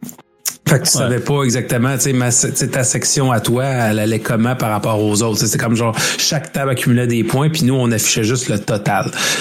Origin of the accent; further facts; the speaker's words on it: Nicolet, Quebec, Canada; moi, je suis natif de Nicolet. Fait que le Centre des Arts a été là depuis que je suis jeune.